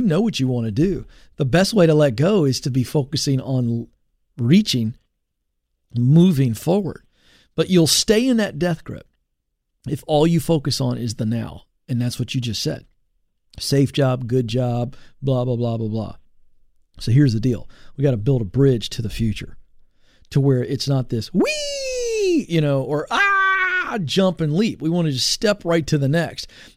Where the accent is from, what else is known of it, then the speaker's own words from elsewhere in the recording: Virginia, United States; because I grew up in Virginia where there was a 7-Eleven on every corner